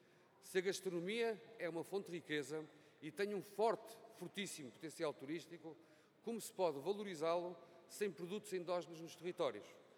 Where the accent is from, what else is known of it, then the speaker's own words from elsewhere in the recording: Viana do Castelo, Portugal; Sou oriundo do Alto Minho, de Viena do Castelo, um concelho de litoral com características de interioridade